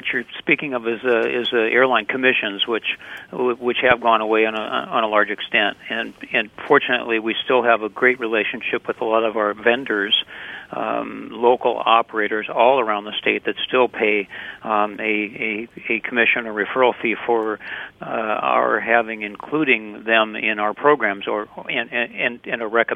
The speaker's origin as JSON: {"language": "English", "town": "Seattle", "region": "Washington", "country": "United States", "tie": "born or raised there", "said": "And I grew up in Seattle in the steamship industry"}